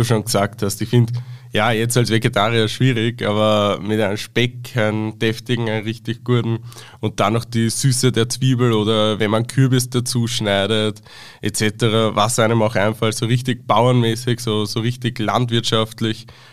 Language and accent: German; Lower Austria, Austria; als Niederösterreicher habe ich das überhaupt nicht gekannt